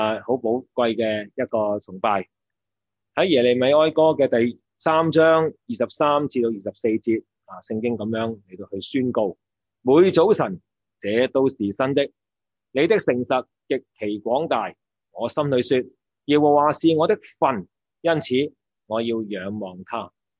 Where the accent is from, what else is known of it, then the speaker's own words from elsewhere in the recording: Hong Kong; 石安对我哋香港人嚟讲咧，真系唔系好高嘅意思嘅